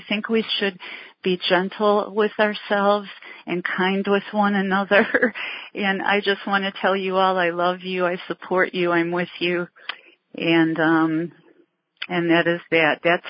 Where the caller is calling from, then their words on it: Ohio, United States; I am hugging you from Ohio.